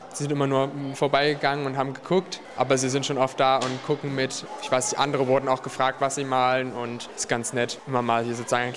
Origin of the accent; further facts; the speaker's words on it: Leipzig, Saxony, Germany; ich komme aus Leipzig und ich bin 17 Jahre alt.